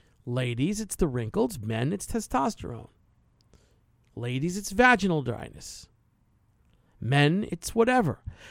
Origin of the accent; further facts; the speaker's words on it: Irvine, California, United States; I grew up in Irvine near the nuclear reactor sites there. On Barranca.